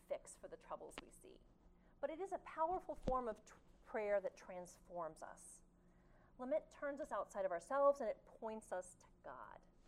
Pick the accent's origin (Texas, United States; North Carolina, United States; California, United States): Texas, United States; Midland; I'm from Midland, Texas.